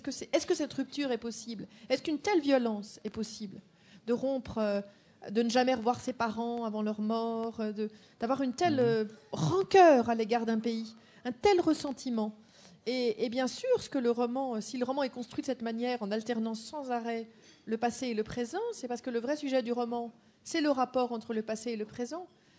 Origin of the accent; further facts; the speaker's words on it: France; je débarque à l'aéroport à Roissy, et je ressens parfois une vraie émotion d'être dans mon pays d'origine, d'entendre les gens parler français. Tiens, je suis chez moi.